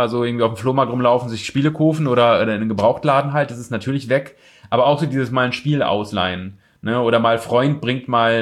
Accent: Osnabrück, Lower Saxony, Germany; da wo ich herkomme aus Osnabrück

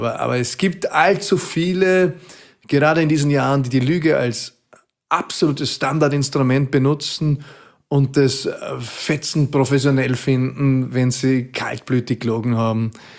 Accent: Vienna, Austria; meine Heimat, in Wien bin ich ein Maurer. weil mir Mauer am Herzen liegt. 23. Bezirk, ein Teil davon.

